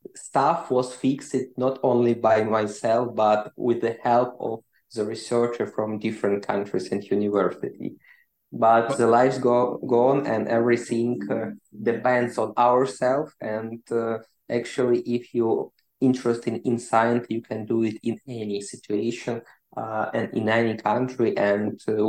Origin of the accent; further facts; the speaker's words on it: Ukraine; English is a second language; from Ukraine. I am a researcher